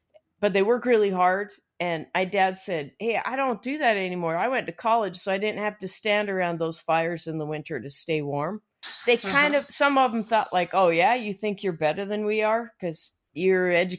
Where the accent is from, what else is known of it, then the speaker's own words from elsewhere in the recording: Logan, Utah, United States; That's why we grew up in Logan. My mother was from the Logan area, grew up on a farm.